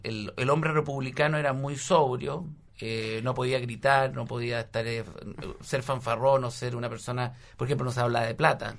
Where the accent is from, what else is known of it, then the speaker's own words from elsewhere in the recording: Chile; nosotros definamos que somos chilenos